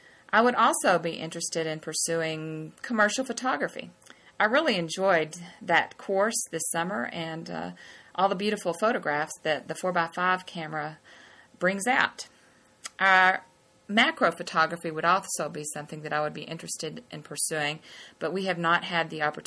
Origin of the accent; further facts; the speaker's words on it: Texas, United States; born there; also born or lived in California; now in Georgia, United States; Well, I was born in Texas, so born a Texan, always a Texan. We've been living in Georgia for the past 24 years after a short 3.5 years in California